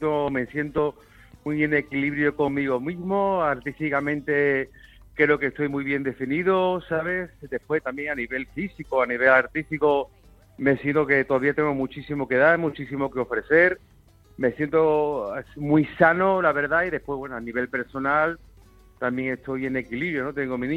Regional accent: Seville, Andalusia, Spain; en mi tierra, en Sevilla

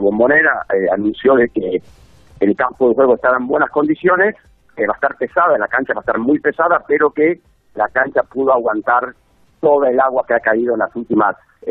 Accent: Argentina; tú sabes cómo somos los argentinos, todo es pasión, todo es fuerza, todo es grito

